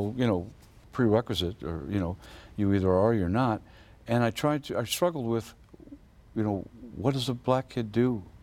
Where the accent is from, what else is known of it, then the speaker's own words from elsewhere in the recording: St. Louis, Missouri, United States; when I grew up in St. Louis, it was this country was in a state of apartheid. You know, mm-hmm. it was the 50s.